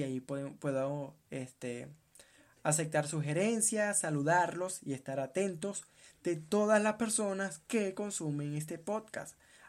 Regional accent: Venezuela; now in Colombia; Cuando yo salí de Venezuela a Colombia, yo dije, yo me voy a pasar la cero por la cabeza. Porque primero voy a emigrar a Colombia.

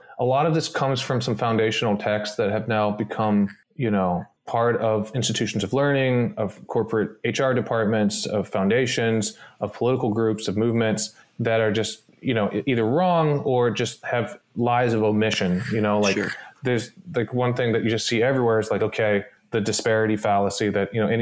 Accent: Maryland, United States; now in California, United States; I mean, I grew up in Maryland, live in California now

